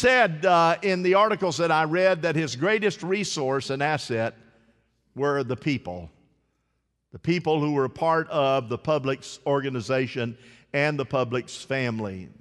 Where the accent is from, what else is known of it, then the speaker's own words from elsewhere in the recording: Winter Haven, Florida, United States; I'm from Winter Haven. I know right where it's at.